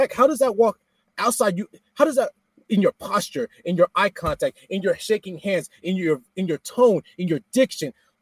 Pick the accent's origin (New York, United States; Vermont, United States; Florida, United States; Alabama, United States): Florida, United States; also born or lived in New Jersey; And so I was raised in South Florida, born in Jersey.